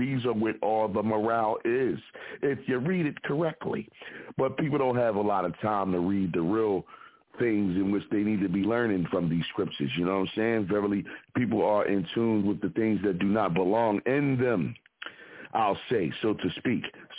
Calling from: Philadelphia, Pennsylvania, United States

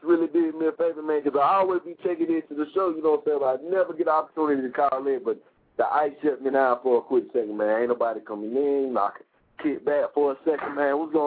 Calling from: Atlanta, Georgia, United States; I'm calling from the A.

